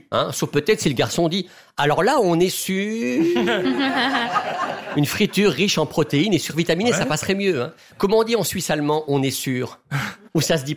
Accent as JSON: {"language": "French", "country": "Belgium", "said": "Chez nous, en Belgique, le Covid a poussé les gens à acheter au circuit court."}